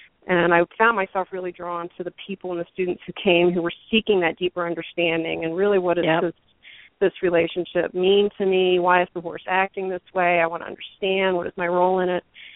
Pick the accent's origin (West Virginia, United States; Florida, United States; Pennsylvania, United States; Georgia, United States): West Virginia, United States; that I had with kids and families that really didn't have access to that kind of experience in where I grew up in West Virginia.